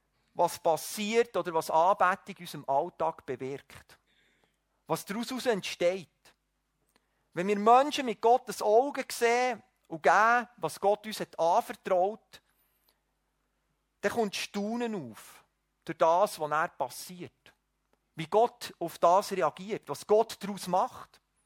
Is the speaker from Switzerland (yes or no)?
yes; Switzerland; Wir müssen ja, als Schweizer haben wir immer auch das Denken, oder?